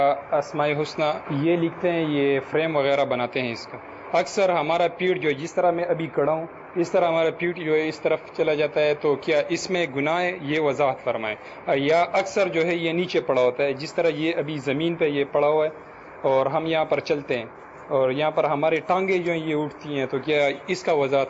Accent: Peshawar, Khyber Pakhtunkhwa, Pakistan; میرا تعلق پشاور خیبر پختونخوا سے ہے۔

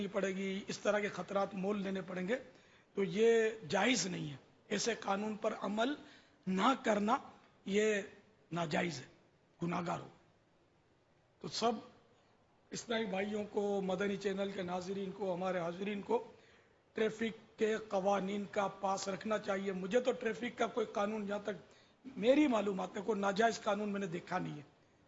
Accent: Pakistan; Basically میں تو یوں پاکستانی ہوں, اصلاً نسلاً جس کو بولتے ہیں نا, سو فیصدی پیدائشی پاکستانی.

